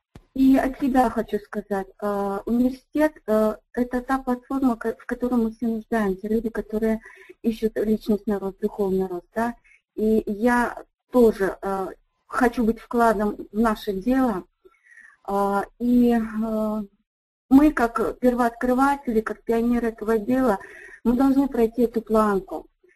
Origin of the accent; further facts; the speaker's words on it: Tajikistan; хочется для своего народа, я из Таджикистана, быть вкладом, сделать что-то больше.